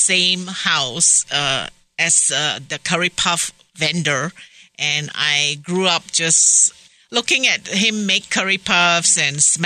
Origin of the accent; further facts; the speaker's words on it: Kuala Lumpur, Malaysia; English is a second language; I'm from Malaysia. Oh, okay. I'm from the capital city.